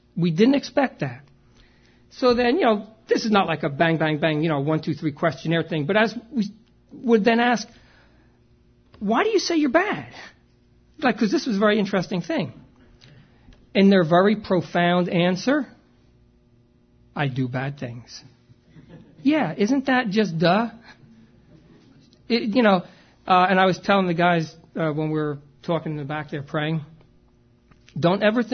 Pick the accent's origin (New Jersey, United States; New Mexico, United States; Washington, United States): New Jersey, United States; Now, look, I'm from North Jersey.